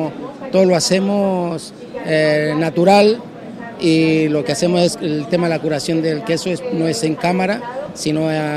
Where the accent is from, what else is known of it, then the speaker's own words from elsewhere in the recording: Colombia; now in Fuerteventura, Spain; Yo vengo de Colombia.